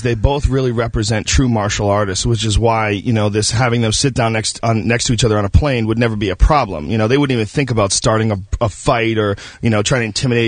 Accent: Boston, Massachusetts, United States; also born or lived in Los Angeles; now in Denver, United States; When I grew up in Boston in the 80s, it was like that.

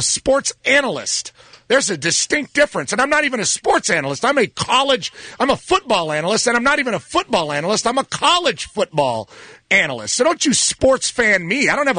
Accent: California, United States; I grew up in Southern California.

